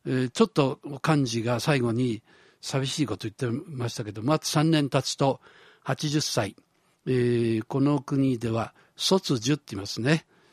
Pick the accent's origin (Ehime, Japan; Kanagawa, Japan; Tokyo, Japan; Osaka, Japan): Tokyo, Japan; Fukagawa; 僕は深川で育ったので、海のすぐそばなんですね。